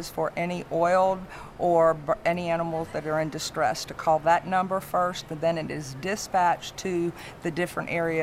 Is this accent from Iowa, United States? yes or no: no; Ohio, United States; born there; also born or lived in Connecticut; I moved down here from Connecticut, believe it or not, 16 years ago. Yankee. Yeah. Well, I was born in Southern Ohio, but...